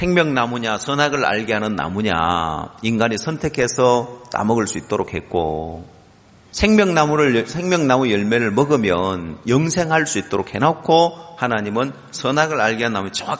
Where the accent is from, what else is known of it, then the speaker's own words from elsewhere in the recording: Ulsan, South Korea; 제가 고향이 울산이니까 경주하고 가깝잖아요.